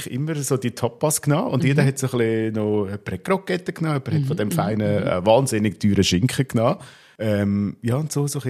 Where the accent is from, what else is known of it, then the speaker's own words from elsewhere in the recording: Aargau, Switzerland; also ganz dort in der Nähe, wo ich aufgewachsen bin